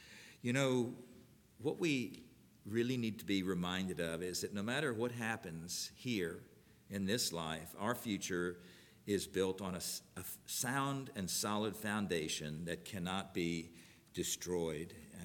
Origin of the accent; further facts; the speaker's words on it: Florida, United States; I grew up in South Florida and had only heard about earthquakes